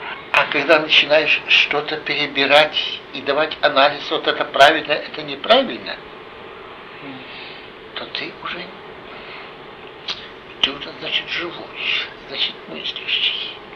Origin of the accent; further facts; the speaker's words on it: Leningrad, Saint Petersburg, Russia; moved away; also born or lived in Chisinau; Вот так я уроженец, блокадник Ленинграда. Уехал из Ленинграда и прописался в Кишинёве. И так мы оказались в Кишинёве 63-го года.